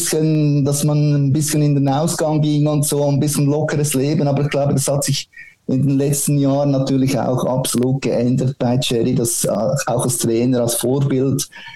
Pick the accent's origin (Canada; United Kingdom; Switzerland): Switzerland; Auch bei uns in der Schweiz